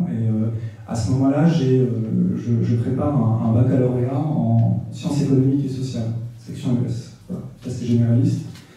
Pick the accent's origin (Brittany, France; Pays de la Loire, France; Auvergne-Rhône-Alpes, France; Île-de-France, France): Île-de-France, France; Paris; born there; also born or lived in Essonne; Donc, je suis né à Port-Royal, dans le 14e arrondissement de Paris. Donc quand j'ai 4-5 ans à peu près, mes parents divorcent et donc ma mère, mon frère, mon père, nous allons vivre en Essonne en 1995